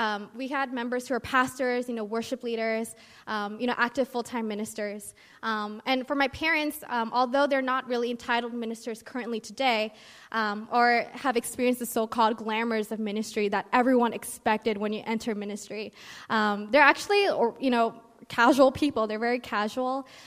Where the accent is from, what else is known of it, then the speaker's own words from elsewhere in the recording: United States; born there; I'm actually not an Indo-born. I wasn't born in Indonesia. I was born here in America. So I'm Indonesian American.